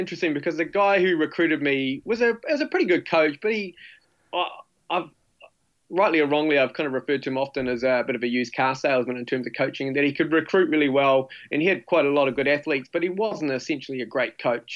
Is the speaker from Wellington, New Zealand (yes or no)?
no; Timaru, Canterbury, New Zealand; I grew up in Timaru, all places.